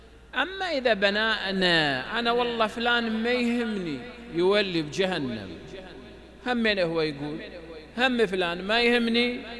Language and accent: Arabic; Al-Ahsa, Eastern Province, Saudi Arabia; تفكرون لا حساوية، وإحنا منهم نعتز،